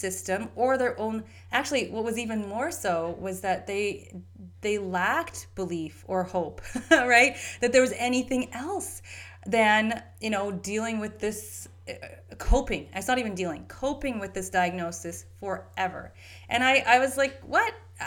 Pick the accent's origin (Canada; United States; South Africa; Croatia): Canada; So I have family in Trinidad, but I grew up in Canada very differently than they did in Trinidad.